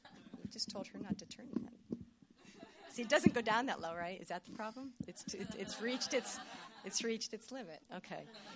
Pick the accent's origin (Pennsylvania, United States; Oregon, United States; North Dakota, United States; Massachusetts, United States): Pennsylvania, United States; When he talked about IUP, that's about 10 times the size of my hometown in western Pennsylvania. So I'm from a place of 2,500 people, which is completely unexposed to anything.